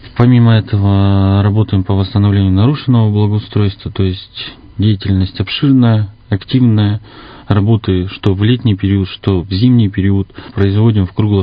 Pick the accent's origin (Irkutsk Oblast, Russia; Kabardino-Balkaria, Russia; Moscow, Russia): Irkutsk Oblast, Russia; Irkutsk; родился я в городе Иркутске. Вырос в Свердловском районе, закончил 5-ю школу, далее отучился в политехе, Иркутский государственный технический университет